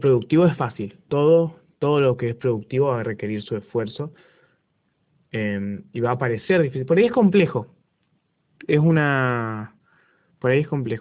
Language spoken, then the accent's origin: Spanish; Chaco, Argentina; Yo soy chaqueño, que digo los chaqueños.